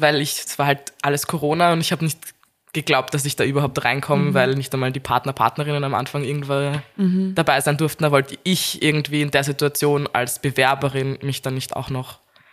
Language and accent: German; Vienna, Austria; Ich bin auch aus Wien und fahre dann jeden Tag nach Krems raus